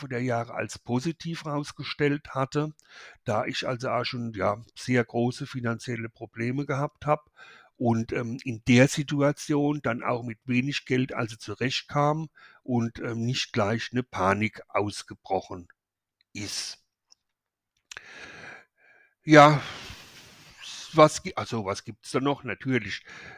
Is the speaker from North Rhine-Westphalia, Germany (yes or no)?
no; Ludwigshafen, Rhineland-Palatinate, Germany; Ich bin dann bei meinen Eltern, leiblichen Eltern aufgewachsen. Aufgewachsen in der Perle der Südpfalz, Ludwigshafen.